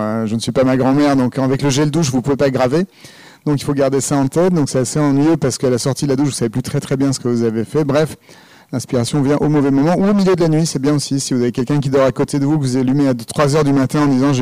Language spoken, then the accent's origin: French; Paris, Île-de-France, France; je suis parisien